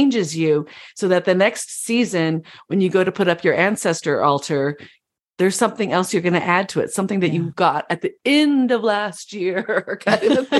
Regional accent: California, United States; because I grew up in Orange County where I was 10th generation to live there. Our family had arrived in the late 1700s.

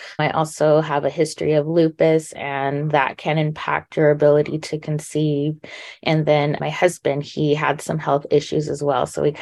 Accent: California, United States; I'm from Southern California.

